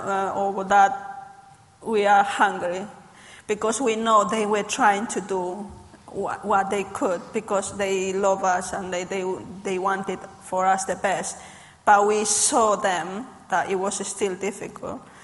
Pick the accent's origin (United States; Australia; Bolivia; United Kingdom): Bolivia; first language Spanish; English is a second language; I am from Bolivia originally.